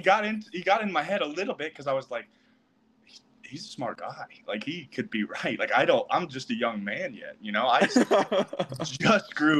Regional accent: Topeka, Kansas, United States; we grew up in Topeka, Kansas. I didn't really know any gay people.

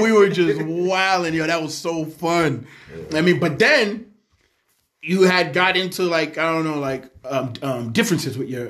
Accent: New York, United States; New Yorker too.

